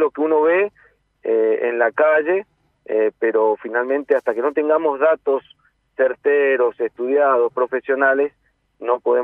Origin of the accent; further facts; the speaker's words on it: Mendoza, Argentina; A eso tenemos que apuntar como mendocinos, a tener buenas cosechas